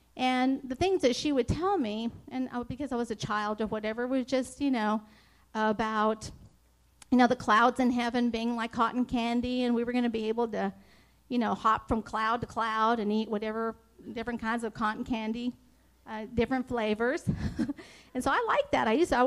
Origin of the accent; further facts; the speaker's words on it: New Mexico, United States; But I come from New Mexico, and I'm the oldest daughter or child of five siblings.